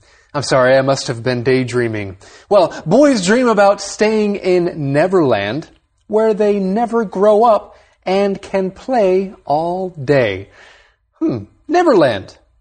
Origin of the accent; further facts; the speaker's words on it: Qingshui, Taichung, Taiwan; Well, I grew up in a little city called Qingshui. It's close to Taichung. I grew up there until I was 10 years old, and then I moved to Taichung.